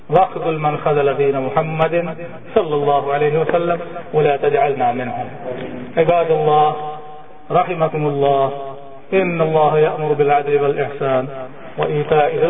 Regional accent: Pakistan; Pakistani Muslims know more than you. I am from Pakistan.

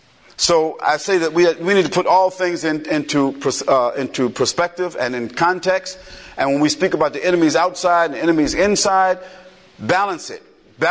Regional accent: United States; But secondly, I'm definitely American

